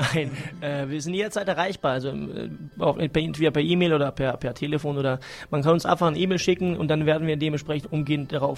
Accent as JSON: {"language": "German", "country": "Serbia", "lives_now": "Germany", "said": "Ich, Serbe."}